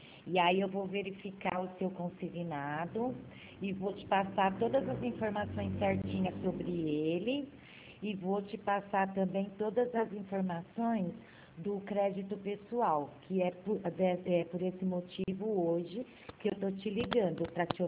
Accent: Sorocaba, São Paulo, Brazil; eu sou de Sorocaba.

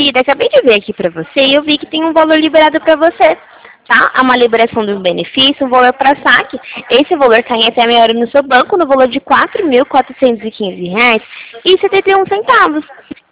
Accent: São Paulo, Brazil; Eu sou de São Paulo

